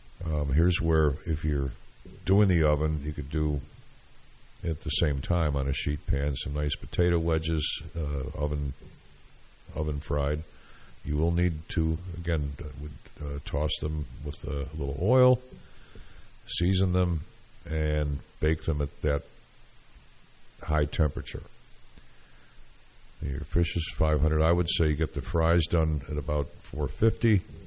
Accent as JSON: {"language": "English", "town": "Syracuse", "region": "New York", "country": "United States", "said": "Of course, I'm from Syracuse, so I've got to have those."}